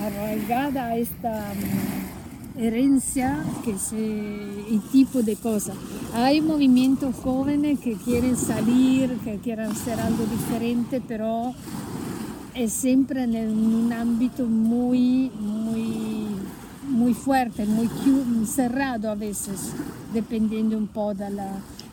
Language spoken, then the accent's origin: Spanish; Milan, Lombardy, Italy; born there; accent: Italian; Spanish is a second language; Yo nací por eso, al norte de Italia, en Milano.